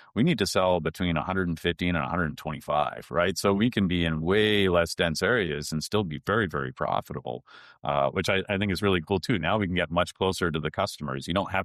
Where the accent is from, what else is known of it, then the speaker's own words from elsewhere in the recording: Loudoun, New Hampshire, United States; I grew up in Loudoun, New Hampshire. There's, like, not a 24/7 anywhere, right?